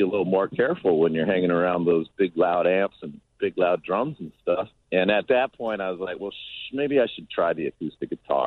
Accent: Minnesota, United States; also born or lived in Los Angeles / New York; now in New Orleans, United States; I'm from Minnesota, and I spent some time living in L.A., and I spent some time living in New York. Then I moved to New Orleans for the last 15 mm-hmm. years.

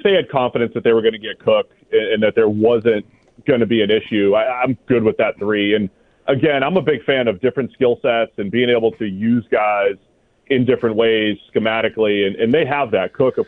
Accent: New England, United States; we grew up in New England, so I watched the Red Sox Yankees documentary

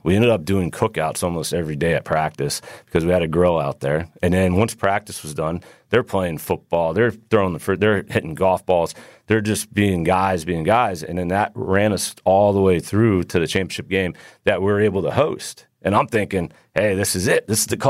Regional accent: Florida, United States; I grew up in Florida, right outside of Tampa. So it was baseball all the time.

